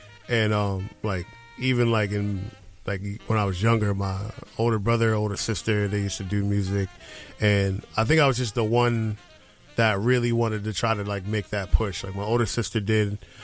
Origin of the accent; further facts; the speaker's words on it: Atlantic City, New Jersey, United States; also born or lived in Philadelphia; So Atlantic City and then Philly.